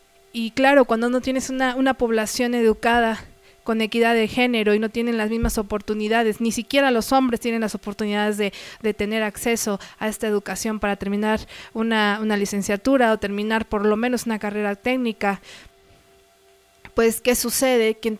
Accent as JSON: {"language": "Spanish", "country": "Mexico", "said": "que a los gringos les decimos a los estadounidenses. En México les decimos así."}